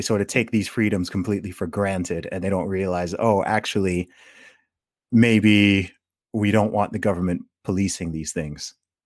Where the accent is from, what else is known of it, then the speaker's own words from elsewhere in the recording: Saudi Arabia; I grew up in Saudi Arabia